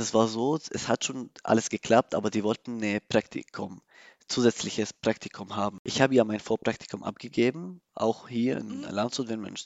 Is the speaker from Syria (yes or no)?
yes; Syria; German is a second language; also born or lived in Turkey; now in Germany; Oktober, bin ich nach Deutschland angekommen. Davor habe ich in der Türkei für 8 Monate gelebt. Mhm. Und noch früher war ich noch in Syrien. Mhm. Genauso, ich komme ursprünglich aus Syrien.